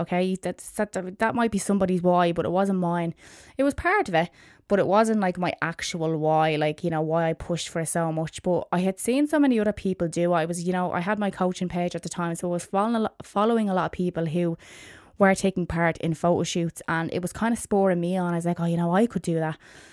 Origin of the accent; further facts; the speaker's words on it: Ireland; as an Irish person and, you know, someone who lives in a country where there's such a lack of sunlight in the winter time